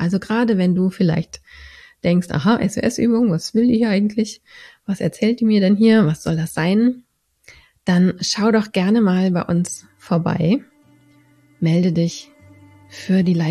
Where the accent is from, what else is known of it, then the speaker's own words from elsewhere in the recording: Berlin, Germany; Ich komme aus Berlin.